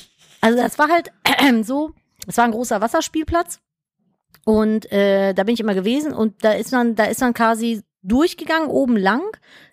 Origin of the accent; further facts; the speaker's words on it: Cologne, North Rhine-Westphalia, Germany; Ich bin ja in Nippes groß geworden.